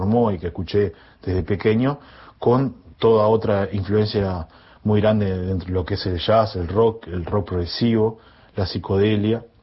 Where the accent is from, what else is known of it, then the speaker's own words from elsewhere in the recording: Montevideo, Uruguay; Bueno, yo nací en Positos, en el barrio Positos de Uruguay, pero he vivido en muchos barrios en estos 40 años de vida en Montevideo.